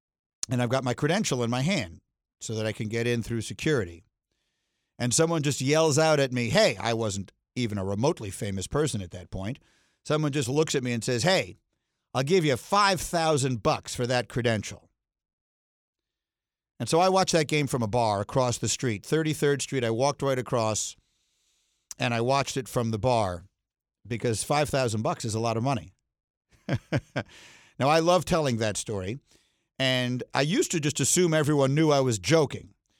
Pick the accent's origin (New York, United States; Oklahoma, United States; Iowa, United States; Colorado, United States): New York, United States; New York City; I was back in my hometown of New York City